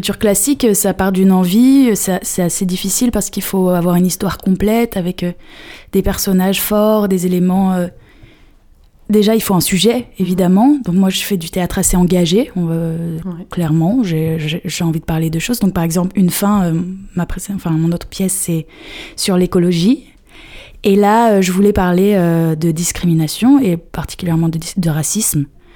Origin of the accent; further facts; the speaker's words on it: Trappes, Île-de-France, France; now in Paris, France; moi, j'habite à Paris, et ma famille n'est plus à Trappes. Elle est partie. Mais c'est là où j'ai grandi, c'est là où j'ai travaillé, où je travaille encore